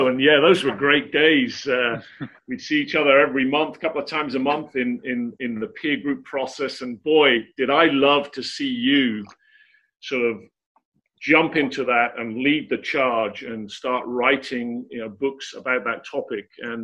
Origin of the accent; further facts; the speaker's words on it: England, United Kingdom; accent: English; now in United States; Yeah, I'm English, obviously. You can tell that from my accent. American now, been here 21 years